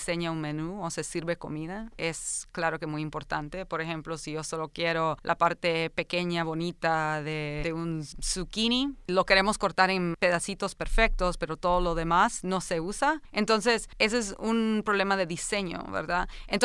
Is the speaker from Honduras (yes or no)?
yes; Honduras; now in Philadelphia, United States; Yo vengo de Honduras, yo me crié en una finca, me crié con una mamá que siempre hacía todo hecho en casa, todo fresco.